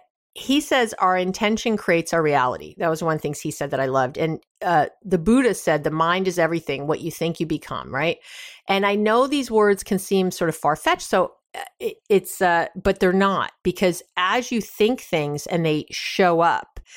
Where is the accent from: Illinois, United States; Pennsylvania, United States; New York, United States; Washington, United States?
New York, United States; I'm from New York, and I'm saying it's cold.